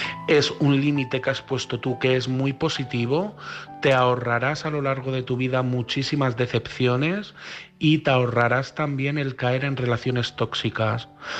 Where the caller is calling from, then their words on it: Madrid, Community of Madrid, Spain; de Madrid